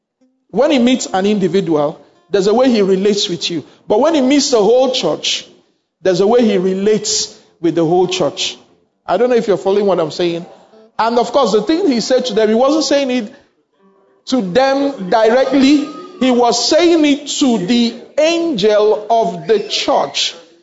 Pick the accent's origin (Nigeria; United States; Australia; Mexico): Nigeria; I said, I'm not your pastor. I am from Nigeria. You are in Austria. You are in Poland.